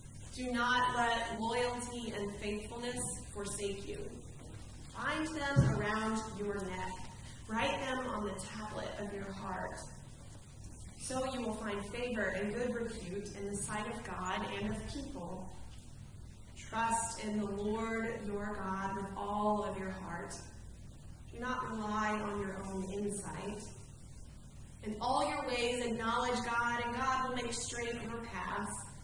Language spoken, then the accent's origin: English; Greenville, South Carolina, United States; Many of you know that I grew up outside of Greenville, but I very rarely travel, Greenville, South Carolina